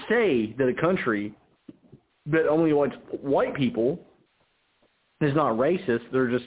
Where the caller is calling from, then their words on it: South Carolina, United States; Yeah, I'm calling from South Carolina.